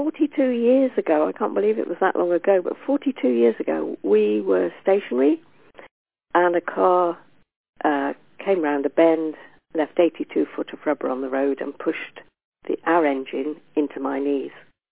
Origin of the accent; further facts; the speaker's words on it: Yorkshire and the Humber, United Kingdom; from North Yorkshire, and I'm an artist by profession. I'm a grandma of seven